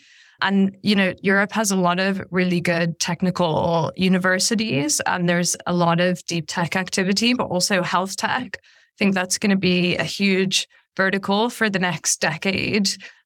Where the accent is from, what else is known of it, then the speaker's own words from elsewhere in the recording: Liverpool, North West England, United Kingdom; now in London, United Kingdom; I'm half Yemeni, half Irish. I grew up in Liverpool in the north of England, London-based.